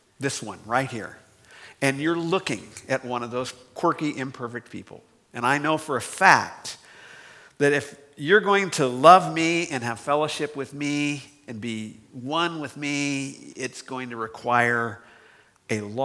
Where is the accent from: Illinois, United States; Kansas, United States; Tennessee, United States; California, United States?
California, United States; Bakersfield; he was from my hometown of Bakersfield.